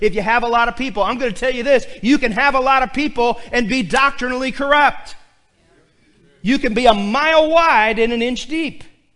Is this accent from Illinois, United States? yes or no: yes; Pittsfield, Illinois, United States; And they learned that I'm from Pittsfield, and they're like, Pittsfield, you guys are a football powerhouse.